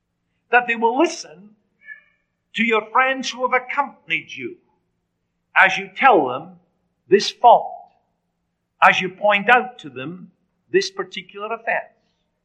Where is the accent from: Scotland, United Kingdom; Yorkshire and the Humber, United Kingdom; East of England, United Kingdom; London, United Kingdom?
Scotland, United Kingdom; Edinburgh; born there; moved away; Now, I was born in Scotland, so I would have to go back to Edinburgh to find my name in the register.